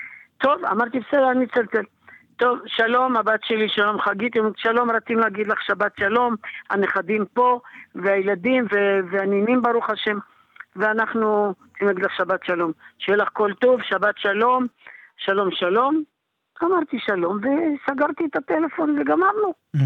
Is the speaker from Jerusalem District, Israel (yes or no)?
yes; Jerusalem, Jerusalem District, Israel; אני מירושלים.